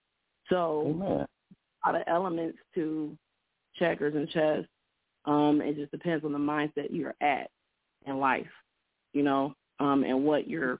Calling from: Indiana, United States; I'm actually calling from Indiana.

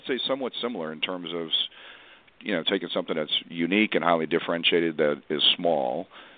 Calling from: Addison, Texas, United States; I'm in Addison, Texas.

